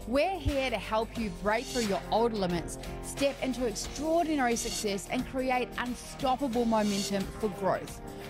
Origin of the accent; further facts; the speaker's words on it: Twizel, Canterbury, New Zealand; I grew up in some snow because I grew up in Twizel. And I grew up snowboarding and skiing